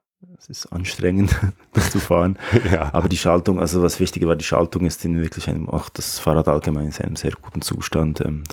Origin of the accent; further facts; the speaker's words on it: Switzerland; In der Schweiz, ich weiß nicht, wie es in Deutschland ist, aber bei uns in der Schweiz wird häufig auch verlängerter Kaffee, man nennt das jeweils Kaffee Creme